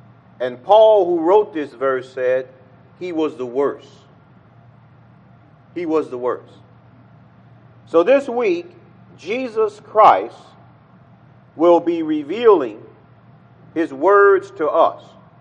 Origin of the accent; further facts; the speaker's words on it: Conway, Arkansas, United States; moved away as an adult; also born or lived in Miami, United States; So I don't know if you are familiar with the state of Arkansas, but that is my home state. I left Arkansas in the fall of 1978.